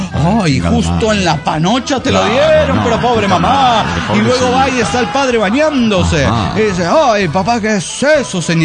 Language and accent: Spanish; Querétaro, Mexico; de Querétaro, México.